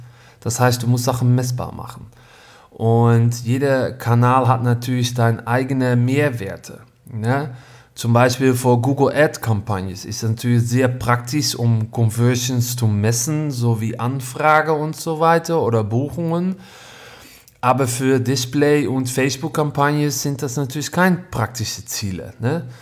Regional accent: Netherlands; Ich bin Holländer

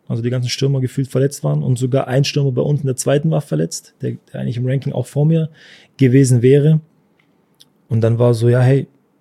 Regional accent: Swabia, Germany; Also ich bin Schwabe gewesen, das erste Mal, dass ich dann wirklich weg bin aus der Heimat, auch wenn es nicht weit war.

